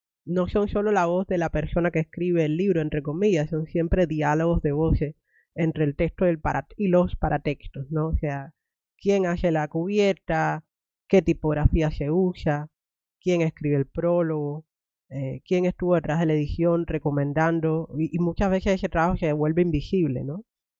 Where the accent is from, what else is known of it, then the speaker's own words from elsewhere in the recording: Cuba; yo soy cubana, las dos nacimos hacia el final del siglo XX